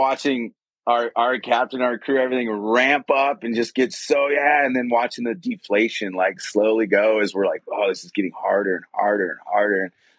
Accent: Virginia Beach, Virginia, United States; So, you know, growing up in Virginia Beach, not very far away from you guys, I had the Chesapeake Bay.

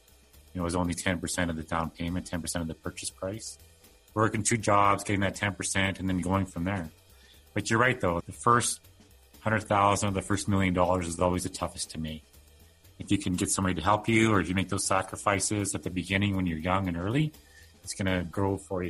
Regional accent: Canada; as a Canadian

